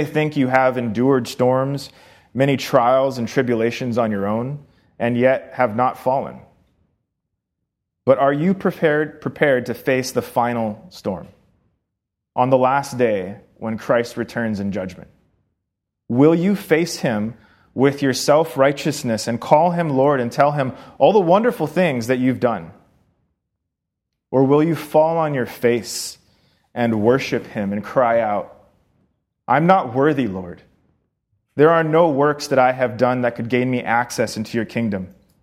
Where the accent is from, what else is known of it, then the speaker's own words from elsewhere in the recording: Hawaii, United States; I grew up in Hawaii, so I'm very familiar with it, built sandcastles all the time.